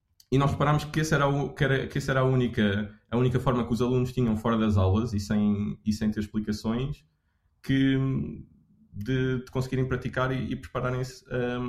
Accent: Lisbon, Portugal; Eu sou de Lisboa.

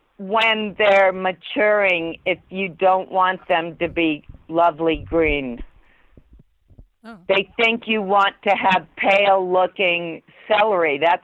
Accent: Arlington, Virginia, United States; also born or lived in Staten Island / San Pedro; Arlington, Virginia.

